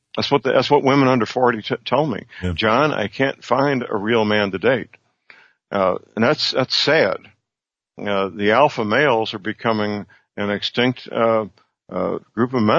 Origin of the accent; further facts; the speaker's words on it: St. Louis, Missouri, United States; My hometown, St. Louis, on the Mississippi River